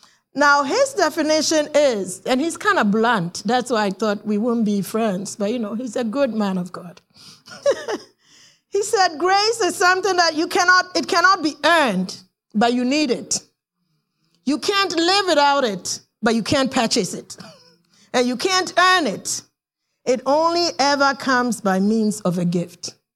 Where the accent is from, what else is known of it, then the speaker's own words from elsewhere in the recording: Long Island, New York, United States; I mean, when I was growing up in Long Island, I knew some people who were millionaires.